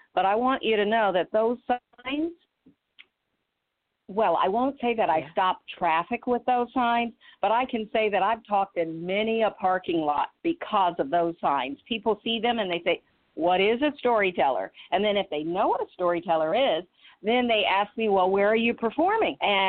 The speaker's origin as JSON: {"language": "English", "region": "Illinois", "country": "United States", "tie": "born or raised there", "also_born_or_lived": "Michigan, United States", "said": "And as a child, I became a storyteller because I grew up in the Midwest, Illinois and Michigan."}